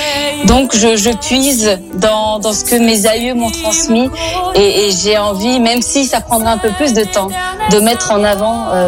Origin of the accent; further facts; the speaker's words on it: France; born there; je suis française et très fière d'être née en France. Mais il ne faut pas que je perde cette richesse que d'être arménienne et ce petit plus.